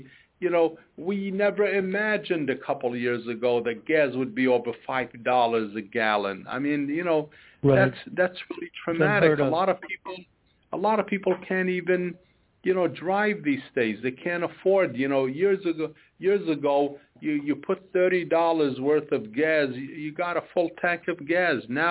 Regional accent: New York, United States; what we as families growing up in New York, especially immigrant families, need to do to get ahead.

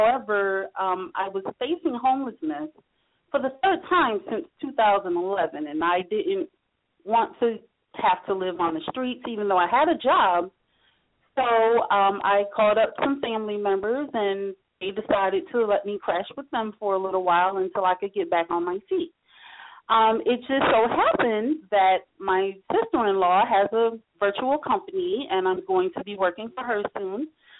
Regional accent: Jackson, Mississippi, United States; also born or lived in Detroit / Philadelphia; now in Atlanta, United States; I also represent Detroit. I was born in Detroit. I grew up in Jackson, Mississippi, and I stayed in Philadelphia for 7 years.

